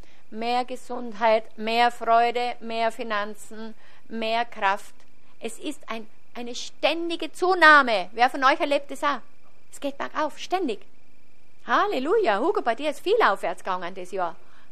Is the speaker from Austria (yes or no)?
yes; Austria; Hey, das bringt uns als Österreicher Ehre.